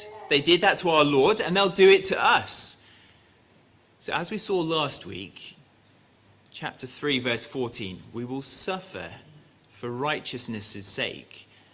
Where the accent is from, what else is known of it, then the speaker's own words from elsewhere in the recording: England, United Kingdom; Now, I'm 37 years old and I'm English